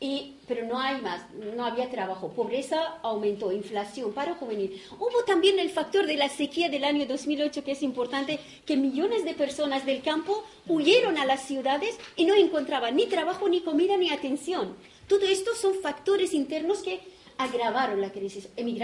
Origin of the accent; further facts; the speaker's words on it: Barcelona, Catalonia, Spain; yo vengo de Barcelona